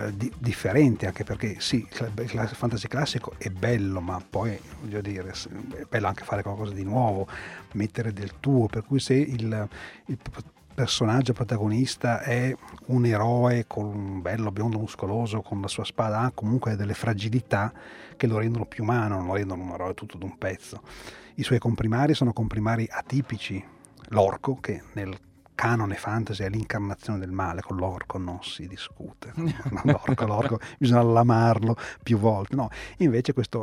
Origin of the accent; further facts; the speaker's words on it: Milan, Lombardy, Italy; Io sono di Milano, sono a 10 minuti da Bonelli.